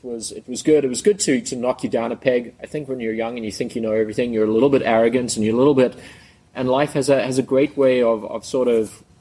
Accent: South Africa; now in Charlottesville, United States; what I'd like to believe is Charlottesville in Virginia is home. You know, I grew up in South Africa, but home is Virginia now.

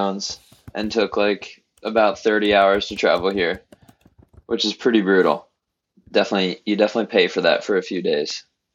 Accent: Madison, Wisconsin, United States; born there; now in Alaska, United States; Born in Madison, Wisconsin, actually.

